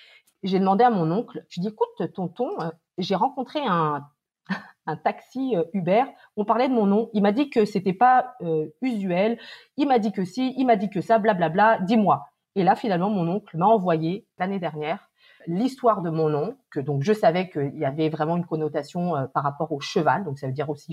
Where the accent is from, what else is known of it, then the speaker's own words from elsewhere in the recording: France; now in Canada; Je suis née en France, dans le quartier asiatique, d'un papa vietnamien qui, lui, a fui la guerre, qui a rencontré ma mère, qui est du nord de la France. J'ai vécu en France